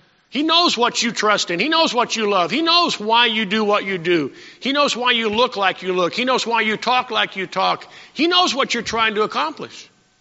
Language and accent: English; Texas, United States; And since I was born very near Texas and grew up in Texas, I guess I kind of lean towards the Astros, the Houston Astros.